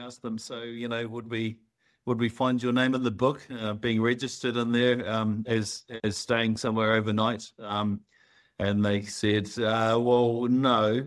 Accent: New Zealand; quite a long time ago when I first moved over from New Zealand.

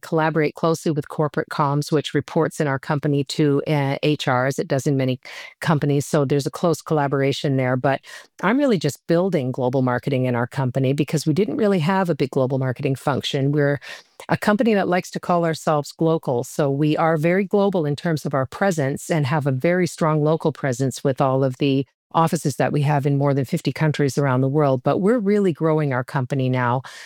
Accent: Canada; I was originally born and raised in Canada

